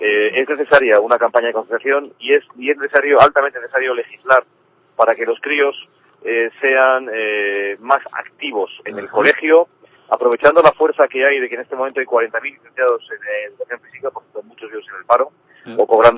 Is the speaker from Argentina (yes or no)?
no; Spain; todos nos debemos de felicitar como españoles